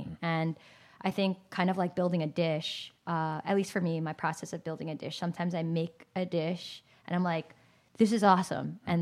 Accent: San Jose, California, United States; so what's it like growing up in San Jose with a big family?

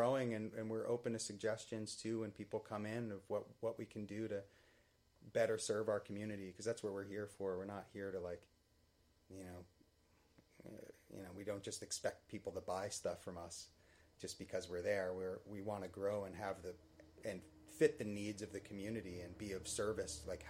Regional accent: Round Top, New York, United States; and I are big mountain bikers and have been growing up in Round Top. We moved into the Catskill location.

